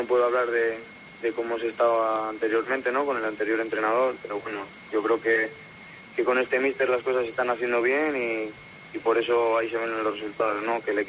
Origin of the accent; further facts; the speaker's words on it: Canary Islands, Spain; also born or lived in Palencia; yo nací en Palencia, ¿no? Pero mis padres, por motivos de trabajo, pues se fueron a Canarias, ¿no? Yo desde muy, pues, con 3 años me fui con ellos